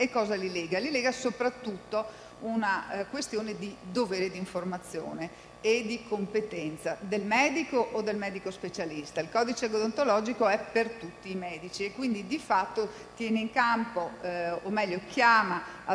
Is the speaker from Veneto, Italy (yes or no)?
yes; Padua, Veneto, Italy; proprio perché vengo da Padova